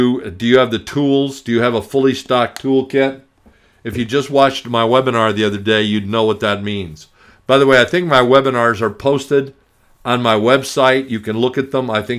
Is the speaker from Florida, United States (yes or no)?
no; Phoenix, Arizona, United States; I remember growing up in Phoenix. My idea of fish was fish sticks. Frozen fish didn't get to Phoenix very easily.